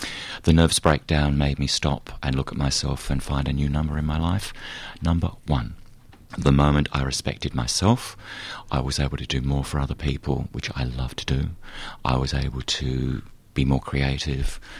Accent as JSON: {"language": "English", "region": "England", "country": "United Kingdom", "moved": "yes", "lives_now": "United States", "said": "In my life, I've had one partner that I came out from England with, my first lover."}